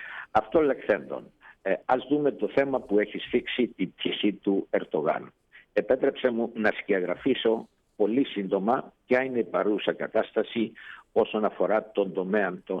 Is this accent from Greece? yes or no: no; Cyprus; να εκφράσω ως Κύπριος πολίτης της ευχαριστία μας